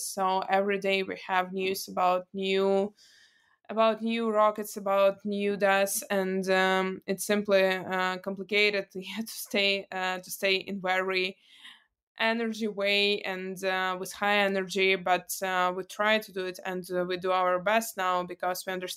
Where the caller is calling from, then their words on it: Ukraine; From Ukraine.